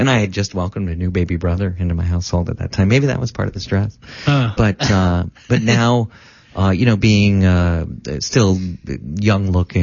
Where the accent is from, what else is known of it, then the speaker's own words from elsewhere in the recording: Palm Springs, California, United States; born there; I'm in California. I cheated. I was born in Palm Springs.